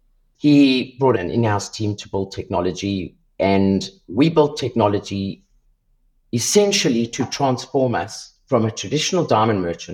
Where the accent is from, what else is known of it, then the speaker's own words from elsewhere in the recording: South Africa; now in Australia; I come from South Africa originally. It's where I was born.